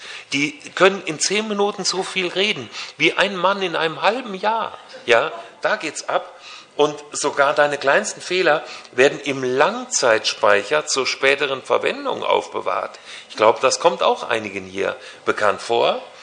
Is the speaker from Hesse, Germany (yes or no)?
yes; Hünfeld, Hesse, Germany; Ich komme aus Hünfeld im Landkreis Fulda.